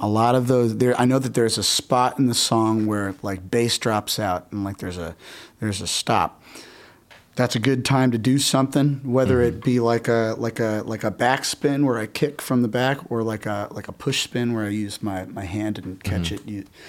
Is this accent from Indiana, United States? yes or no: yes; Lafayette, Indiana, United States; we were up in my hometown in Indiana, at a smaller theater called Duncan Hall. Mm-hmm. It's like off of Main Street in downtown Lafayette, Indiana.